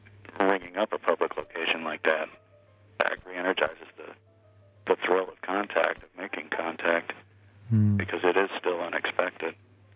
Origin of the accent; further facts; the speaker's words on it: Tampa, Florida, United States; I was actually an army brat, and we traveled around the world a lot when I was a little kid, but I mostly grew up in Tampa, Florida.